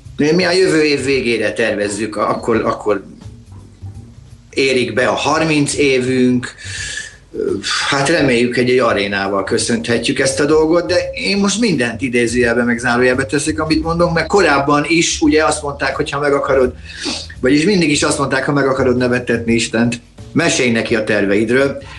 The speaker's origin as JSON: {"language": "Hungarian", "town": "Dunaújváros", "region": "Fejér", "country": "Hungary", "tie": "born there", "said": "Dunaújváros, az én szülőfalum, idézőjelben."}